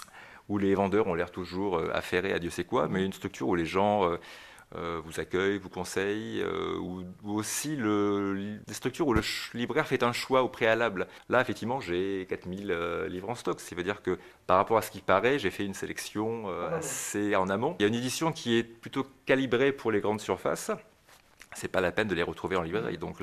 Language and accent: French; Talence, Nouvelle-Aquitaine, France; Je suis natif de Talence, près de Bordeaux. Bon, j'ai travaillé une vingtaine d'années en région parisienne, dans la Marne également, à Épernay.